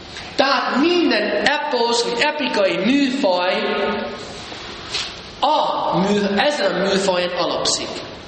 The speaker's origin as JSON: {"language": "Hungarian", "town": "St. Louis", "region": "Missouri", "country": "United States", "tie": "born or raised there", "said": "St. Louis, Missouri. Ott nőttem fel. Magyar katolikus szülő, és a St. Louis egy katolikus város, nagyon sok katolikusok vannak."}